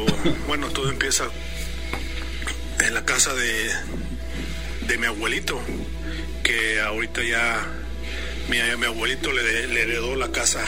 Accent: Michoacán, Mexico; now in Iowa, United States; Sí. Soy del estado de Michoacán, pero ahorita radico en Iowa.

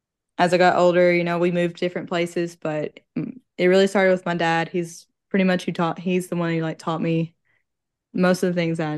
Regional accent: Hazard, Kentucky, United States; born there; Basically, when I was born in Hazard

